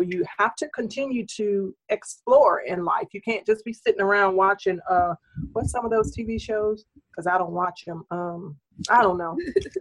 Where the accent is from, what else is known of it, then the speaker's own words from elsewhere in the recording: Mississippi, United States; So I grew up doing that for myself because I grew up in a community that was, I'm from Mississippi.